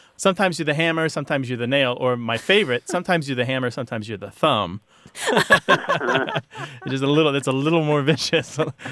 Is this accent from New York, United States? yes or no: no; Missouri, United States; Missouri, and we